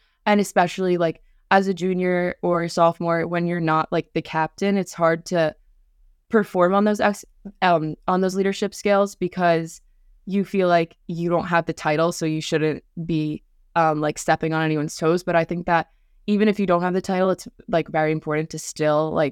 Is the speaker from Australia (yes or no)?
no; Garden City, United States; I was the only one from Garden City there. I was able to be the only one saying I'm from Garden City